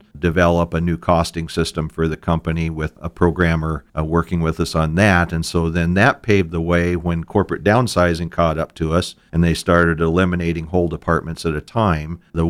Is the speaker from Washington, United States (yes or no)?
no; Beach, North Dakota, United States; also born or lived in Mott / Watford City; I grew up in Western North Dakota, from a little town by the name of Beach that sits a mile from the Montana border. I graduated from high school in Mott. In between, we lived in Watford City in the oil fields